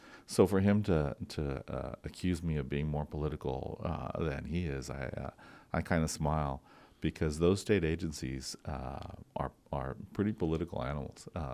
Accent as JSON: {"language": "English", "town": "Alpine", "country": "United States", "tie": "born or raised there", "said": "I grew up in Alpine, and there wasn't, you weren't taught to dream in those days."}